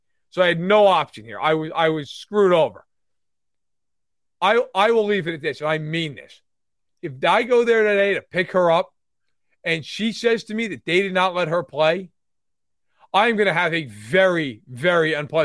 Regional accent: New York, United States; And in my town, I grew up in the Catskill Mountains. So certainly a mountainous town, but we had one mountain in particular, Chandelier, which is significant.

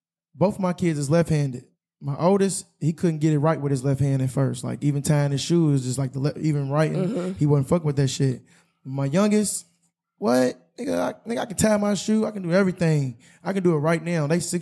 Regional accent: Louisville, Kentucky, United States; We come from Louisville.

